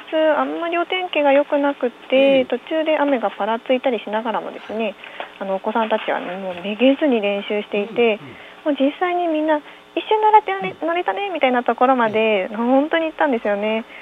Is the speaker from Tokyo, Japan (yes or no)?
no; Seto, Aichi, Japan; で私瀬戸出身なので、